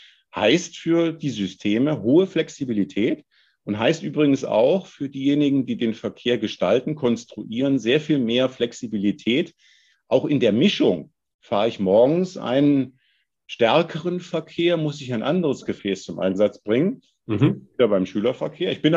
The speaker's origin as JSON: {"language": "German", "region": "Hesse", "country": "Germany", "said": "Ich komme aus der Nähe von Bebra, deshalb ja Eisenbahnerhaushalt"}